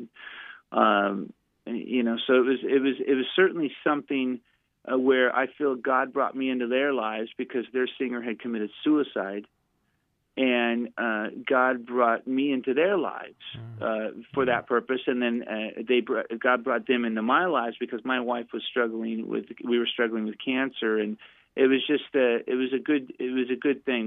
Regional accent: Hollywood, California, United States; I mean, we grew up in Hollywood on the streets of L.A., playing all the clubs.

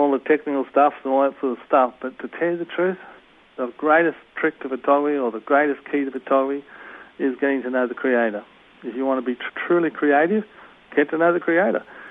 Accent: Australia; with an accent like this, you've got to be kidding. I'm a photographer from Australia.

